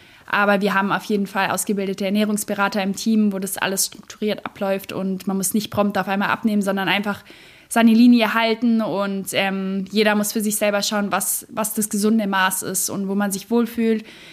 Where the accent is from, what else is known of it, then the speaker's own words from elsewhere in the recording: Baden-Württemberg, Germany; accent: Swabian; Nur mein Schwäbisch ist nicht so gut. Irgendwie, meine Eltern wundern sich auch immer, aber ich habe nicht so einen Dialekt.